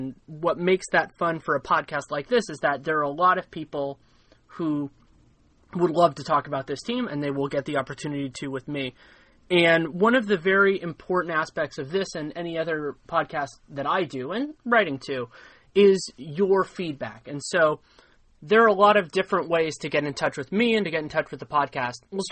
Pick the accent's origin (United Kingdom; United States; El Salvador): United States; California; So born and raised in the Bay Area, though admittedly I was not much of a Warriors fan.